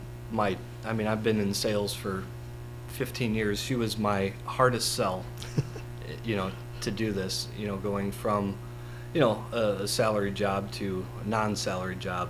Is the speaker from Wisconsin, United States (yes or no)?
no; Fulton, Illinois, United States; now in Comanche, United States; I knew enough people in this area growing up in Fulton. I live in Comanche. You know, I work in Clinton.